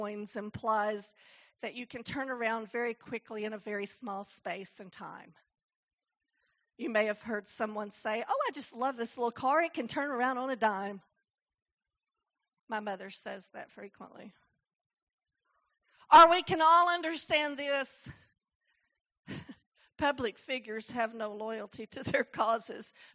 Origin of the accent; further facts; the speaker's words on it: the South, United States; which we're from the South, and we have a lot of old phrases that we use that don't make a lot of sense to most people.